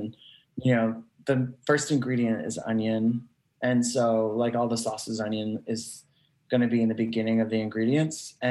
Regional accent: New York City, New York, United States; about who I am as a New Yorker and as a performer.

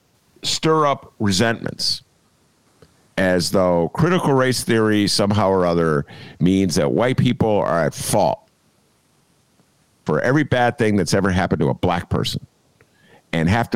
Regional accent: Rhode Island, United States; Rhode Island is about as big as my bathtub, okay, to the rest of the country. I'm from Rhode Island.

